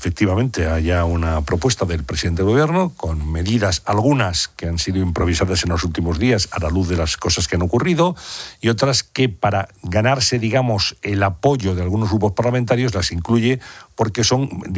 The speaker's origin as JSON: {"language": "Spanish", "town": "Valladolid", "region": "Castile and León", "country": "Spain", "tie": "born or raised there", "said": "Yo soy de Valladolid, sí."}